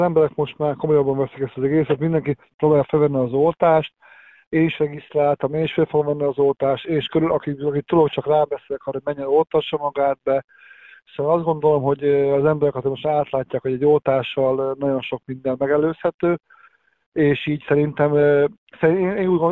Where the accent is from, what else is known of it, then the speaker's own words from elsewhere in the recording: Szeged, Csongrád-Csanád, Hungary; hiszen közös a cél, szegediek vagyunk